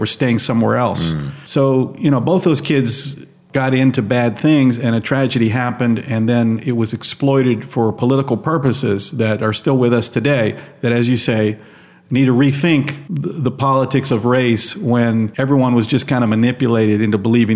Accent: Tennessee, United States; I'm from East Tennessee. I grew up in East Tennessee, a small town, church on every corner. I'm Jewish, you know, a small Jewish community there.

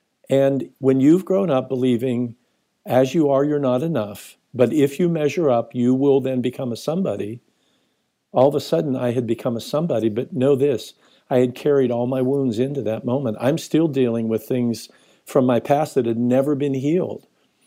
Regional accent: United States; from Coal Dust, USA.

